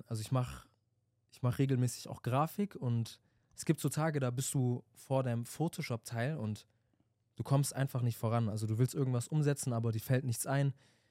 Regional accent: Stuttgart, Baden-Württemberg, Germany; born there; ich bin 24 Jahre alt, gebürtiger Stuttgarter und komme aus Äthiopien.

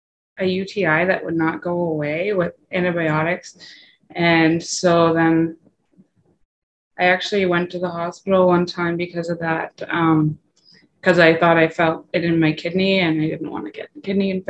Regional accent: Canada; moved away as an adult; now in Wisconsin, United States; I am originally from Canada, but I currently live in Wisconsin.

